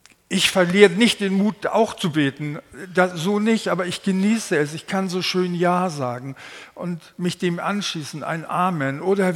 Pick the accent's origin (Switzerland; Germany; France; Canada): Germany; Hamburg; Ich bin ja Hamburger.